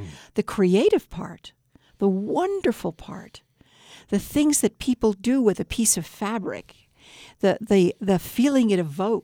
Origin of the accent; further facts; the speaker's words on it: Hollywood, California, United States; also born or lived in Chicago; I was born in Chicago, raised in California, raised in Hollyweird, and loved it.